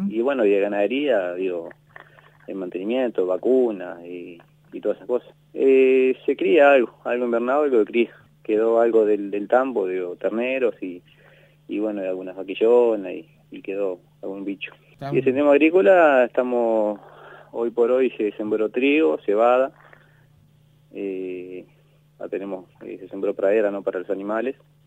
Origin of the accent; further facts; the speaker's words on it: Juan Lacaze, Colonia, Uruguay; now in San Pedro, Uruguay; Sí, yo soy oriundo de Juan Lacase. Hace un año y medio me vine a trabajar con mi suegro al campo en San Pedro.